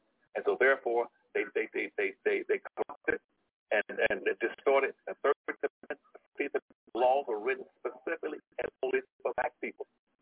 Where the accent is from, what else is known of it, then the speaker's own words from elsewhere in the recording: South Carolina, United States; Like in North Carolina, I was from South Carolina, North Carolina, where we spent the first week of school every year cleaning up old textbooks